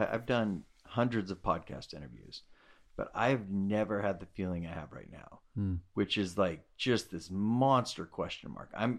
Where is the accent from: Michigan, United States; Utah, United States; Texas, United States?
Utah, United States; I'm from Utah.